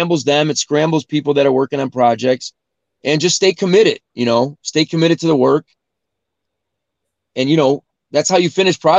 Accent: Chicago, Illinois, United States; You know, you're from New York. I'm from Chicago.

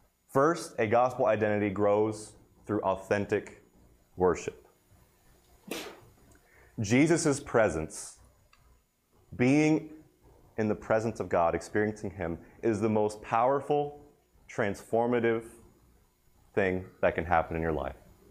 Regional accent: Tennessee, United States; I'm from Tennessee, so it's plenty cold for me.

